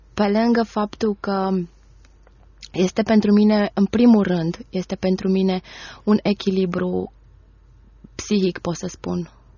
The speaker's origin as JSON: {"language": "Romanian", "region": "Bucharest", "country": "Romania", "lives_now": "Timișoara, Romania", "said": "ne-a plăcut să trăiesc în Timișoara, chiar dacă sunt de la București."}